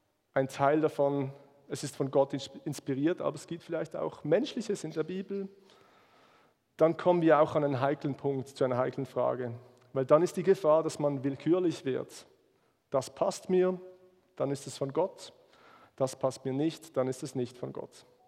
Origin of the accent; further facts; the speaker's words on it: Basel, Basel-Stadt, Switzerland; das machen wir als Basler sowieso nicht